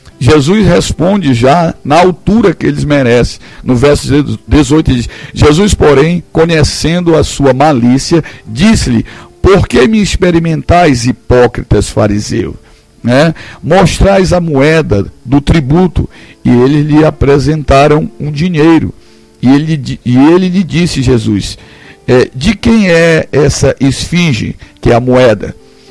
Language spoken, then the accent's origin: Portuguese; Brazil; Nós estamos, e somos nós, brasileiros, todos nós, né?